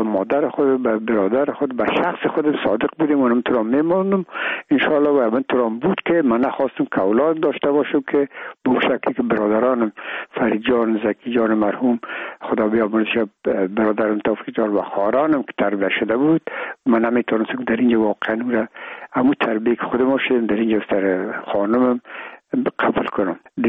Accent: Afghanistan; میگم ما افغان هستیم،

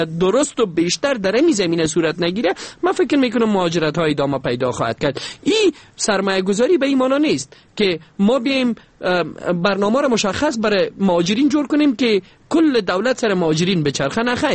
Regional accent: Afghanistan; حداقل ما به عنوان یک افغان، نه به عنوان یک سخنگوی اداری ملل متحد

